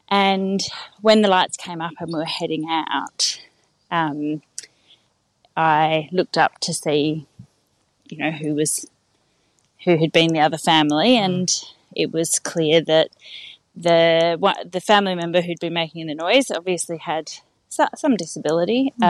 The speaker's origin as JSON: {"language": "English", "town": "Perth", "region": "Western Australia", "country": "Australia", "said": "I'm from Perth."}